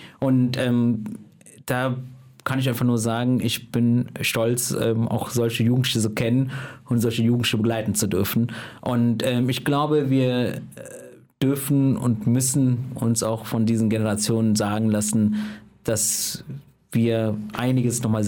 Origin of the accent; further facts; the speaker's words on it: Neuss, North Rhine-Westphalia, Germany; Und dann habe ich dann immer ganz selbstverständlich gesagt, aus Neuss.